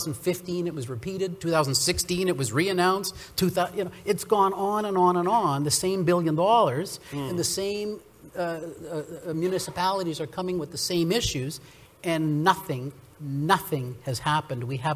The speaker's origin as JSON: {"language": "English", "town": "North Bay", "region": "Ontario", "country": "Canada", "tie": "born or raised there", "said": "my hometown of my where I was born in North Bay, we lost 3% of our population in the last census."}